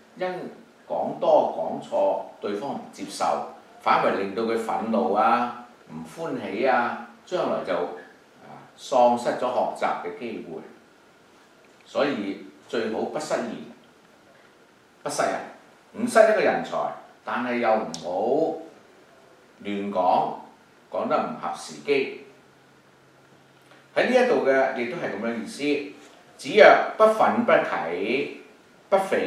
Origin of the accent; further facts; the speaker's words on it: China; 我哋中國人講，鐘小敲小鳴，大敲大鳴，唔會不敲自鳴。